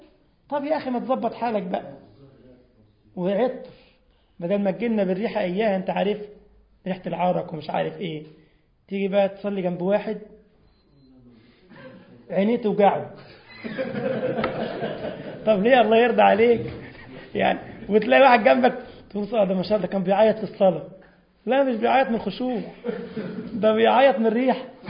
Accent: Egypt; ده مثل عندنا في مصر كده

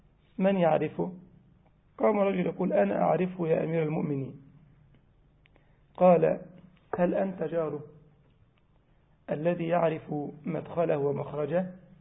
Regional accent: Egypt; زي ما بيقولوا عندنا في مصر، في الوش مراية وفي القفص اللاية

